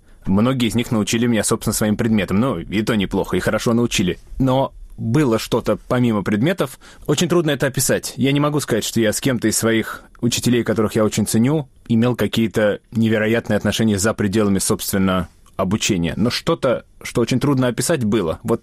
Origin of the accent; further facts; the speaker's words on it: Moscow, Russia; born there; Я родился в Москве, и об этом все время помню